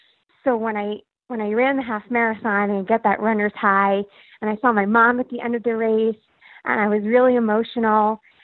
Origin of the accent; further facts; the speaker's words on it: New Jersey, United States; And I'm from New Jersey, so New York City is like home for me. And my dad grew up in Queens, so there's a lot of connections there for me.